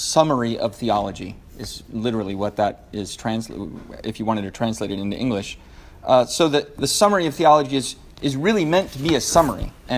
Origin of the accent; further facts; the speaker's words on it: Seattle, Washington, United States; I'm from Seattle. I'm very happy that we have a winning football team.